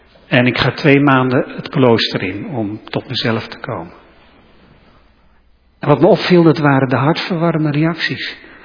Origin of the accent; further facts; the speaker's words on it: Stolwijk, South Holland, Netherlands; hij kwam preken in Stolwijk, waar ik opgegroeid ben.